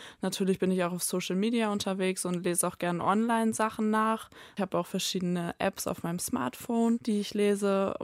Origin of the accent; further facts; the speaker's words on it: Hamburg, Germany; ich komme aus Hamburg.